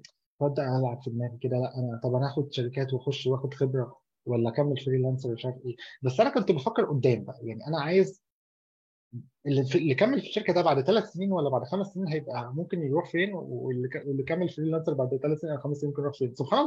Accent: Egypt; يعني احنا كمصريين الحمد لله يعني سمعتنا مش وحشه

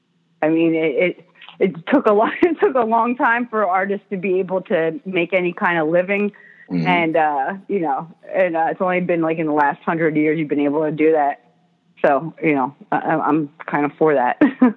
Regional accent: Philadelphia, Pennsylvania, United States; he knew that I'm from Philly, so he called me

